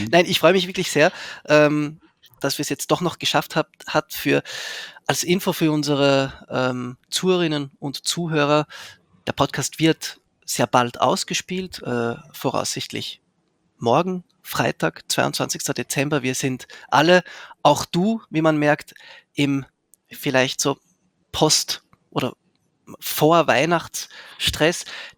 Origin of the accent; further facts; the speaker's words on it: Zurich, Switzerland; Ich bin in Zürich aufgewachsen